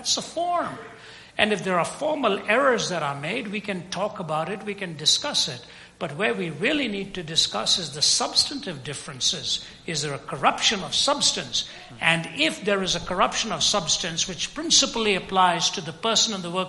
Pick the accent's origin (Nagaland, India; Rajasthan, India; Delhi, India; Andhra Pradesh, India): Delhi, India; I was raised in the Anglican Church in Delhi, although I never listened to a word when I was there.